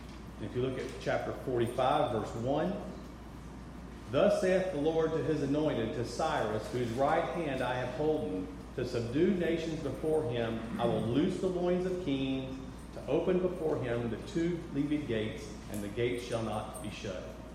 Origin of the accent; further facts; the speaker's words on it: Arkansas, United States; I'm from Arkansas. And you'll have to pardon me for the pronunciation of this man's name.